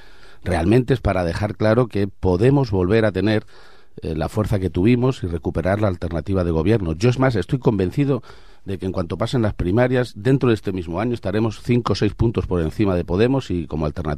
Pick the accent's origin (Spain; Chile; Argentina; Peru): Spain; Albacete, Castilla-La Mancha; ya he estado incluso en mi tierra, en Castilla-La Mancha, en Albacete